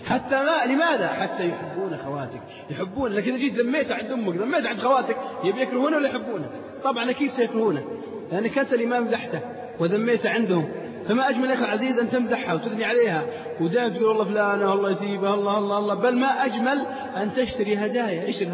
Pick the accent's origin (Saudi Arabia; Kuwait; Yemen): Saudi Arabia; حتى عندنا في السعودية الخميس إجازة